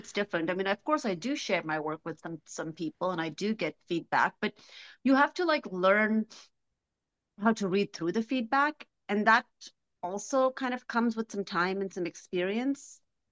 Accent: Afghanistan; So I come from Afghanistan. So anything in the arts is not celebrated.

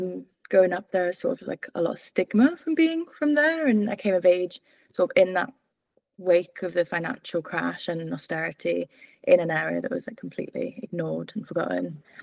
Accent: Swansea, Wales, United Kingdom; also born or lived in Edinburgh / Musselburgh; So I was born in Swansea, and then we moved to Edinburgh when I was really young, and we lived in Edinburgh and Musselburgh for a few years before moving back to Swansea, where I started school.

